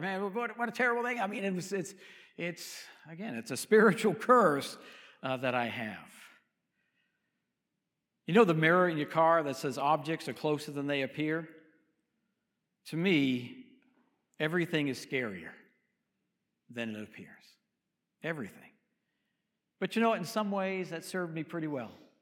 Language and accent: English; Massachusetts, United States; Growing up in Massachusetts, about 30 miles north of Boston, so pretty close to the beaches as well.